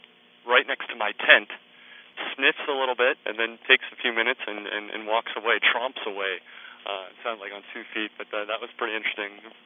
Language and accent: English; Richmond, Virginia, United States; Richmond's my hometown, and I do miss it at times.